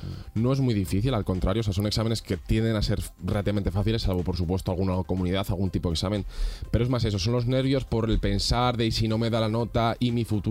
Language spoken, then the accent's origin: Spanish; Salamanca, Castile and León, Spain; yo soy de Salamanca, nos examinamos varios institutos en el mismo sitio